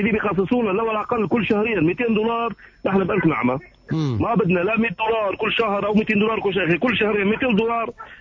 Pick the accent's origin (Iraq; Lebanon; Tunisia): Tunisia; now in Syria; لك يساعدوني لتخلص بنتي جامعتها وبدي ارجع على تونس